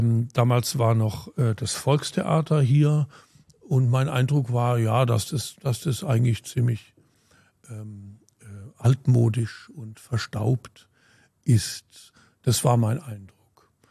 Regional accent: Heidelberg, Baden-Württemberg, Germany; Ich bin ja kein gebürtiger Frankfurter, ich komme aus Heidelberg. Ich habe dort ein Gymnasium besucht

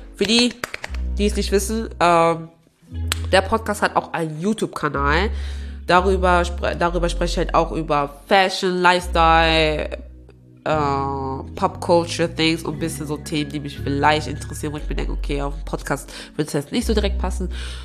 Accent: Aachen, North Rhine-Westphalia, Germany; So, ich bin ja in Aachen geboren, aufgewachsen

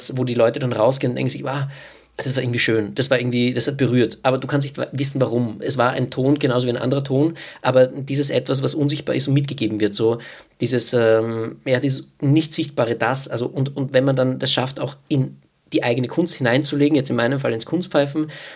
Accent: Vienna, Austria; ich bin aus Wien

